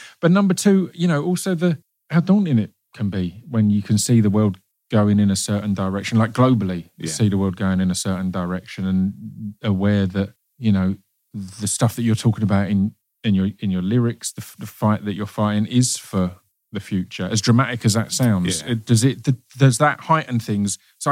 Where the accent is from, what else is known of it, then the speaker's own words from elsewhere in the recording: East of England, United Kingdom; growing up where I grew up in Essex, it was very working class, very standard school and whatever.